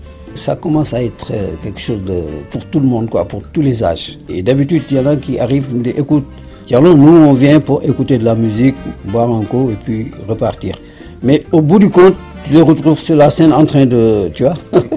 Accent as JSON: {"language": "French", "country": "Senegal", "said": "mais en tant que Sénégalais, les gens n'étaient pas tellement accrochés à ça."}